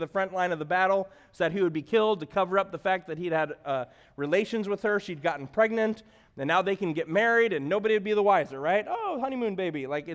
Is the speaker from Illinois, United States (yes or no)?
yes; Chicago, Illinois, United States; also born or lived in Wisconsin, United States; I'm from Chicago, so we've been Bears fans our entire lives